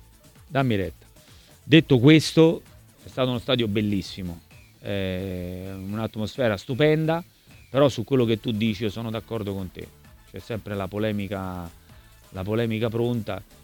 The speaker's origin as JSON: {"language": "Italian", "town": "Naples", "region": "Campania", "country": "Italy", "said": "da napoletano"}